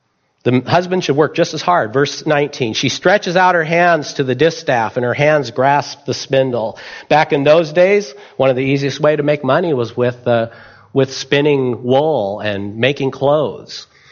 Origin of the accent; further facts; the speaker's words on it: Mount Angel, Oregon, United States; I had too much of that growing up in Catholicism, going to the cathedrals. I'm from Mount Angel, Oregon.